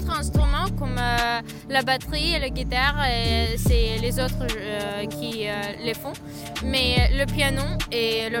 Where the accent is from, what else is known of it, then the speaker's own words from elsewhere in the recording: Kharkiv, Kharkiv Oblast, Ukraine; now in Saint-Quentin, France; Mon pays natal était très important pour moi, toujours été. J'adore l'Ukraine, j'adore ma ville. C'est la ville grande, pas comme Saint-Quentin